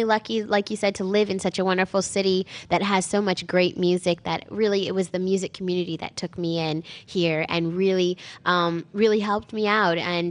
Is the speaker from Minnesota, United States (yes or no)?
no; New Orleans, Louisiana, United States; I'm from New Orleans, Louisiana, and I am homegrown.